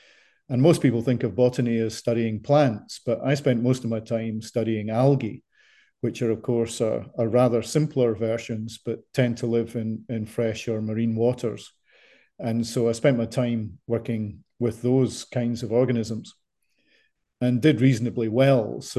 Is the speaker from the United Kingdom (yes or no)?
yes; Scotland, United Kingdom; And then a job in Scotland, and I am Scottish, came up.